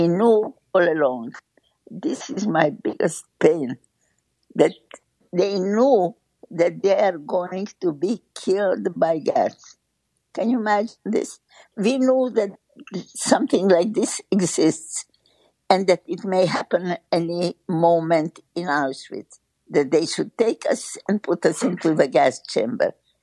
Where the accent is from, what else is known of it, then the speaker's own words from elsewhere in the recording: United States; moved away as an adult; now in Israel; I've been living in Israel. I came from America 28 years ago, 1992.